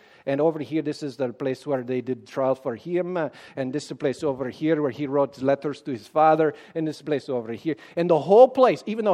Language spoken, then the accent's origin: English; Canada; I speak as a Canadian.